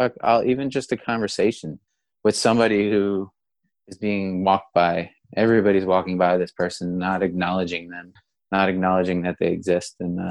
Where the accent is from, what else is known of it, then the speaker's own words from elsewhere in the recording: United States; being an American right now is extremely stressful.